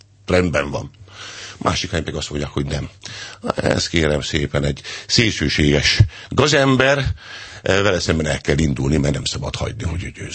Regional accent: Pápa, Veszprém County, Hungary; born there; Pápán, az én szülővárosomban

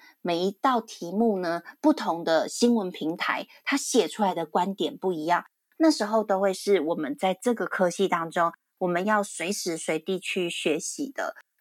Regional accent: Taichung, Taiwan; 那时候因为我是台中人，那我们就很向往大台北的生活

